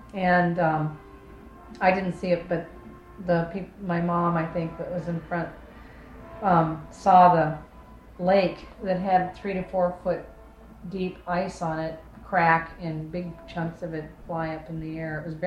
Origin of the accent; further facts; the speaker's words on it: Kodiak, Alaska, United States; Well, I was born and raised in Kodiak.